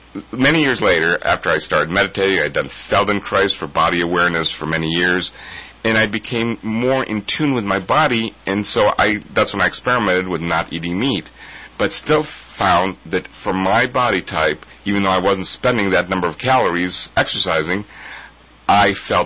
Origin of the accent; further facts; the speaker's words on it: Midwest, United States; I don't know if it has to do with how I grew up in the Midwest, but whatever.